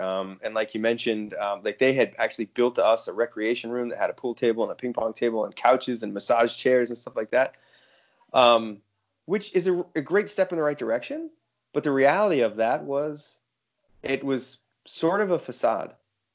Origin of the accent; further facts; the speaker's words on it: United States; just my analysis of growing up in the States and watching how things go in America